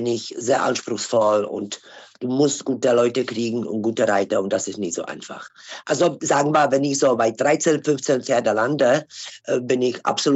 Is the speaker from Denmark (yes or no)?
no; Czechia; German is a second language; ich komme aus Bissl, Tschechien.